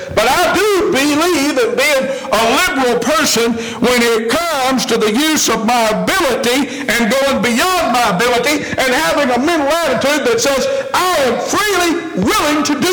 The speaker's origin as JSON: {"language": "English", "country": "United States", "tie": "born or raised there", "said": "especially when I was a child growing up in Anderson County, people would help each other. That's where it is where I live now."}